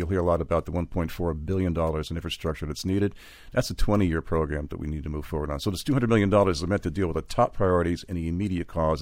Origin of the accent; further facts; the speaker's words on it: Fort Lauderdale, Florida, United States; I grew up in Fort Lauderdale, went to high school in Fort Lauderdale, raised my family in Fort Lauderdale. My whole life is Fort Lauderdale.